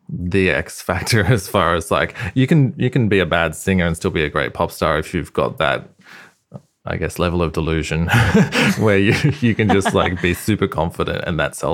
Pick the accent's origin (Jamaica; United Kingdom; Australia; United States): Australia; Sydney, New South Wales; I'm a producer from Sydney